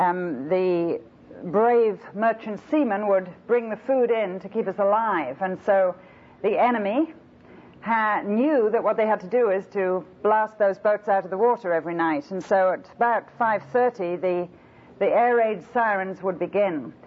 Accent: Liverpool, North West England, United Kingdom; also born or lived in Lake District; Now, I grew up in the Lake District until the war was over, and then we came back to our home in Liverpool.

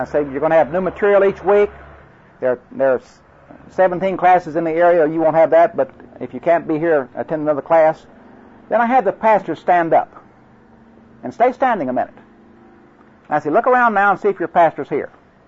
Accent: Oklahoma, United States; accent: Oklahoma; I apologize for my Oklahoma accent.

